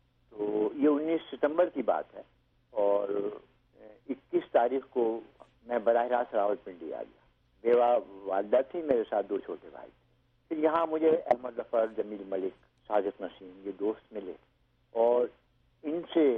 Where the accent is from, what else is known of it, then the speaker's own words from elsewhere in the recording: Sahaswan, Uttar Pradesh, India; मेरी پیدائش جو ہے وہ 3 اگست 1928 کی. ایک قصبہ ہے قدیم سہسوان اس کا نام ہے اور بدایوں ضلع میں یو پی میں اتر پردیش وہ واقع ہے.